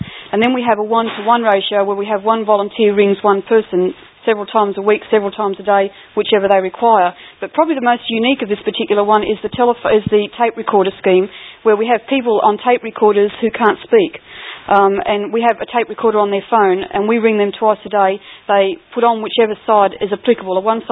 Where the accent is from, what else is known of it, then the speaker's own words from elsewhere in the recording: New South Wales, Australia; I come from New South Wales in the first place.